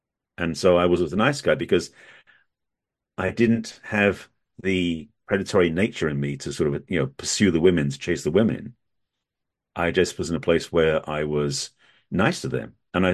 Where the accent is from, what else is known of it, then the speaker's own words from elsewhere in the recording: England, United Kingdom; now in Los Angeles, United States; I'm originally from England. I lived in LA, California for most of my adult life now.